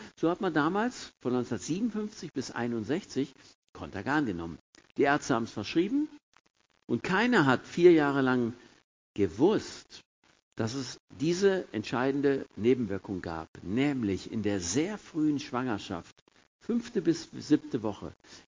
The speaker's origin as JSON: {"language": "German", "town": "Detmold", "region": "North Rhine-Westphalia", "country": "Germany", "tie": "born or raised there", "also_born_or_lived": "Dortmund", "said": "Ich bin in Dortmund auch zur Welt gekommen. Kann mich aber nur begrenzt daran erinnern, weil ich war da nur 2 Wochen. Und dann sind wir nach Detmold umgezogen"}